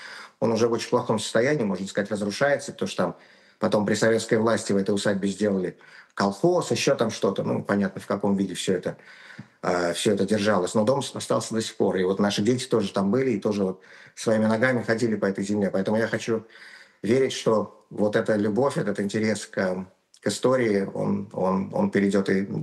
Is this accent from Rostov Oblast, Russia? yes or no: no; Moscow, Russia; я москвич в пятом поколении. То есть прапрадед мой … был купцом второй гильдии в Москве, это отец прабабушки, был купцом второй гильдии в Москве во второй половине 19 века.